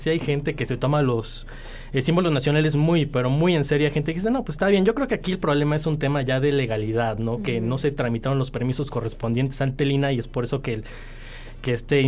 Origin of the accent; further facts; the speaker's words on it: Mexico; Son parte de nuestro imaginario colectivo como mexicanos y sí merecen un cierto nivel de respeto.